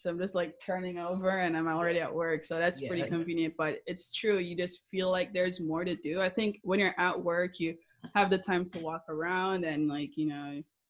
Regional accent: Jamaica; I'm originally from Jamaica, so don't ask why I did it, but I did

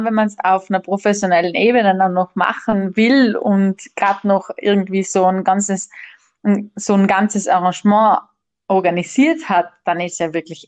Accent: Trentino-Alto Adige, Italy; Da war ich zu Sonnenaufgang unterwegs auf dem Doblach Apfenhorn bei uns in Südtirol

